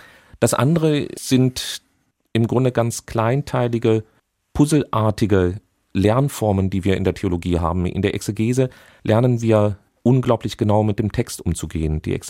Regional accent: Marburg, Hesse, Germany; Mein Vater war Pfarrer in der Elisabethkirche in Marburg, also dem ältesten gotischen Kirchenbau in Deutschland. Das heißt, ich bin als Kind aufgewachsen im Zusammenhang mit einer mittelalterlichen Kirche, die nun inhaltlich evangelisch gefüllt war.

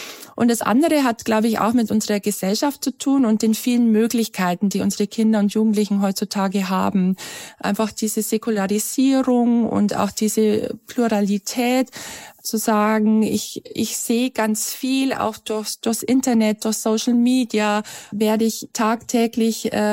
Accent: Bavaria, Germany; man hört es ja wahrscheinlich auch an meinem Dialekt, ich komme aus Bayern

